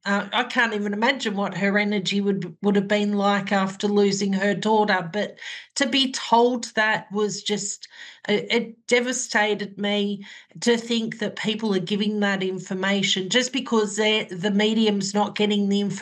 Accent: Outback, Australia; I'm the medium from Outback Australia.

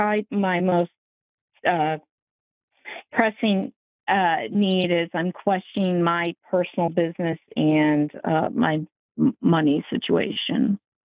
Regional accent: Parma, Ohio, United States; born there; Okay, I was born in Parma, Ohio at 9:45 a.m.

